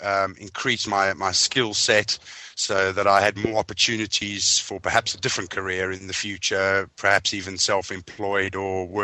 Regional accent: London, United Kingdom; I'm from London

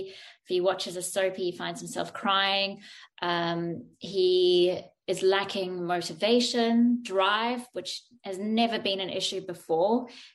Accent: South Africa; I'm South African.

